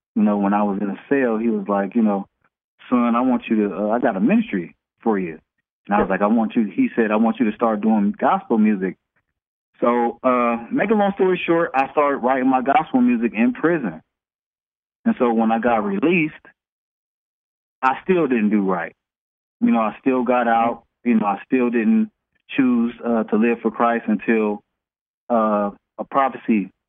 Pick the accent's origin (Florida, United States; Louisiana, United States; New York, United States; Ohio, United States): Ohio, United States; Akron; now in Atlanta, United States; I'm from Akron, Ohio, originally, but we just moved to Atlanta. Maybe about a year ago, because we was getting highly booked down here in the South.